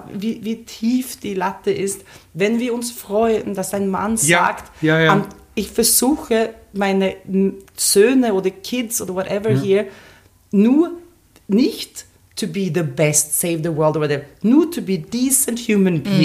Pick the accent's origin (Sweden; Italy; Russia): Sweden; now in Austria; Ich bin in Schweden aufgewachsen.